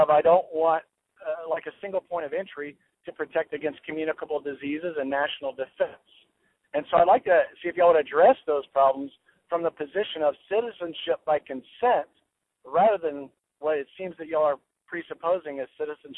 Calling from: Austin, Texas, United States; I'm calling from Austin.

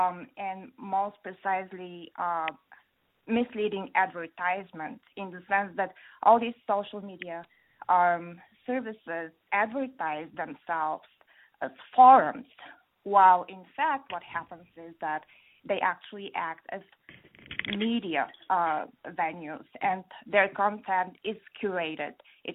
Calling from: Chicago, Illinois, United States; I'm from Chicago, and I have the following question.

